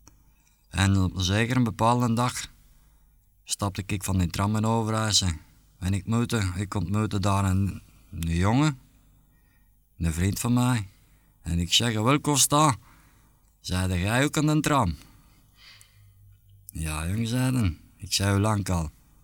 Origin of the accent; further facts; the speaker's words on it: Elsene, Brussels, Belgium; born there; Ik ben vaderlijk geboren in Elsene. Mm-hmm. In 1924, de dag van Sint-Niklaas.